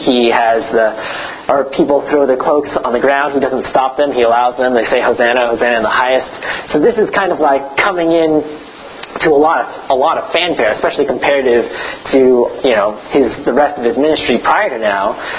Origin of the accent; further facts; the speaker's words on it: United States; I mean, I'm American, so maybe I don't have a firm grasp on this for Canada